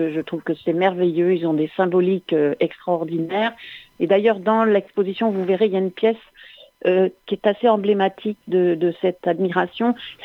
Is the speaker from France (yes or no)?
no; DR Congo; born there; je suis née en RDC, c'était l'ex-Congo belge.